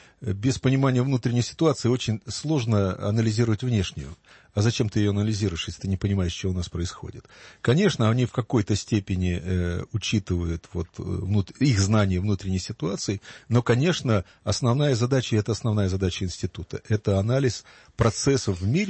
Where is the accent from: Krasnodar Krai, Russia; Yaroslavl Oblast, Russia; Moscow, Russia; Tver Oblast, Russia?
Moscow, Russia; а мы, москвичи, избалованные и очень горделивые такие люди